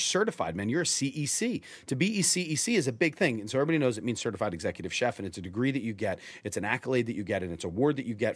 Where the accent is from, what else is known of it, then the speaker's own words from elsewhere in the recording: Philadelphia, Pennsylvania, United States; Dude, you know I'm from Philly, right?